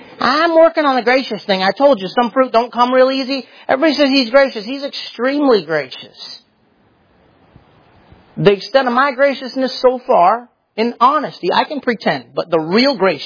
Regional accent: Michigan, United States; They're all from Ohio anyways. I'm from Michigan.

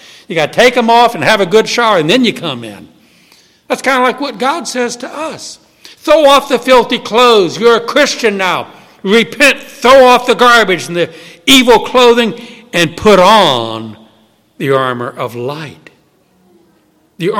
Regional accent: New Orleans, Louisiana, United States; But my memory goes back to my first 20 years growing up in New Orleans.

